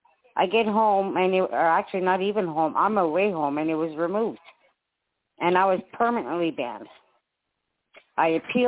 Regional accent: Ottawa, Ontario, Canada; Like, I'm from Ottawa, and... I can't fathom what he's done to our city.

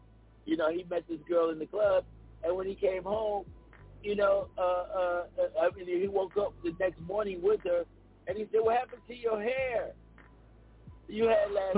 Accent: United States; I don't have a party. I am just American.

